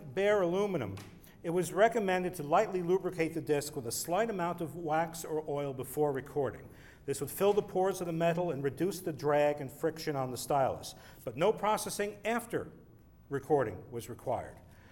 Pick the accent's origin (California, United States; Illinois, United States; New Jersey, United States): New Jersey, United States; Teaneck; made at their laboratories in my hometown of Teaneck, New Jersey